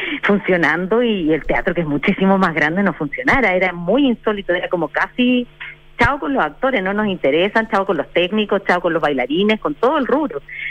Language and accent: Spanish; Chile; como público chileno, hay una seguridad mayor. Antes quizá estábamos un poquito más acomplejados y cualquier cosa podía como dificultar. Ahora siento que estamos mucho, somos chilenos más seguros que antes